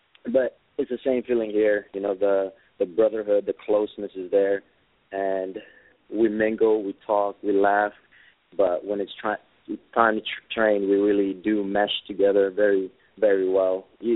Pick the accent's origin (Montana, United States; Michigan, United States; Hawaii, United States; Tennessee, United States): Hawaii, United States; also born or lived in Philippines; Like I said, I was born here in the Philippines, and I left for Hawaii when I was real young, about 8 to 9 years old.